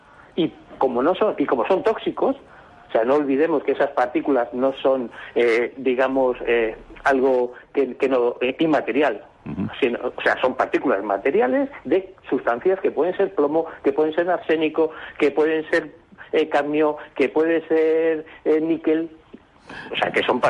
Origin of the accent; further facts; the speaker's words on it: Madrid, Community of Madrid, Spain; yo conozco más Madrid porque soy de Madrid